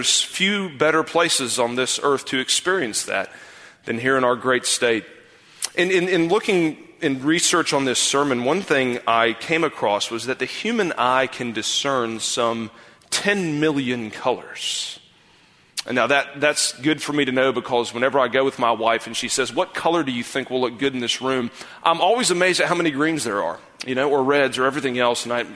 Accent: South Carolina, United States; moved away as an adult; In 2010, for the first time since I was a little boy, my wife and I moved away from South Carolina up to Philadelphia for me to go to school.

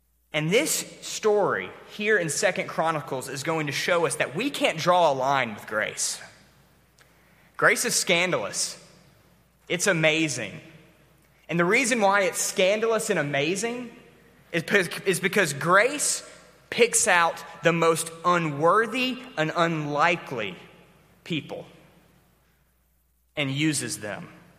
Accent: the South, United States; I would not want to live there. As a Southerner, I wouldn't want to live there.

